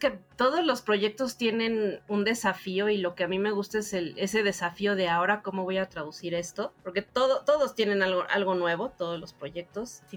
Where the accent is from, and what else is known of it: Mexico